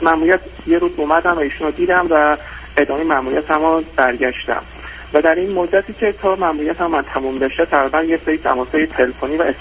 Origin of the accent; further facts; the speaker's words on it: Shiraz, Fars, Iran; چون من اهل شیراز هستم گفتم من احتمالاً برگردم به شیراز